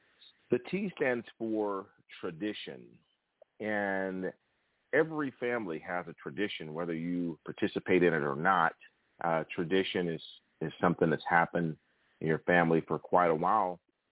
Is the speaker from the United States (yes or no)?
yes; Tennessee, United States; And today I'm visiting my hometown in Tennessee, and it's always something special for me when I visit my hometown